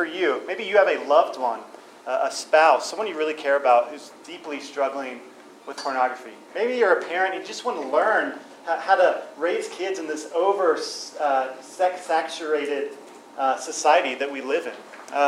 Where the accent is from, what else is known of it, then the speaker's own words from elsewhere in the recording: Richmond, Virginia, United States; I hail from Richmond, Virginia. If you haven't heard of Richmond, Virginia, it's actually the third most tattooed city in the U.S.